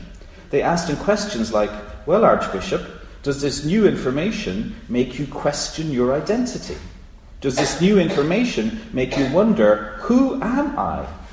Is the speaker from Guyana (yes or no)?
no; Ireland; As I say, I'm from Ireland, we know about these things.